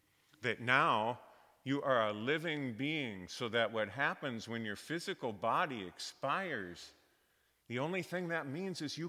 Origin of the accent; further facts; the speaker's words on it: Pennsylvania, United States; or even like where I grew up in Pennsylvania, pretty old-time place